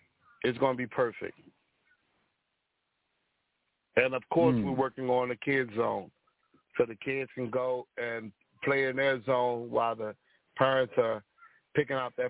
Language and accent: English; Baltimore, Maryland, United States; moved away as an adult; now in Washington, D.C., United States; I'm from Baltimore. I got married and moved to D.C. I bought a house in D.C.